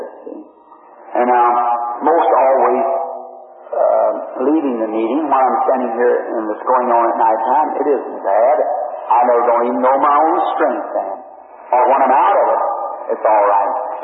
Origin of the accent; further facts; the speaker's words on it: United States; born there; I'm an American. I was born here in America.